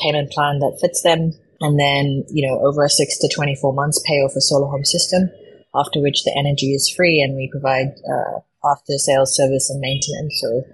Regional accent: South Africa; So I grew up in South Africa, and so the grid has really just deteriorated over time.

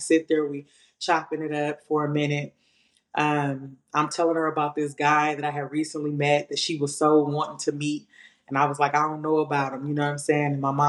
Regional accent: Long Beach, California, United States; I grew up in Long Beach, California, the West Side.

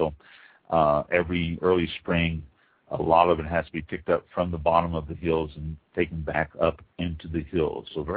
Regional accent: United States; I speak acres because I'm American.

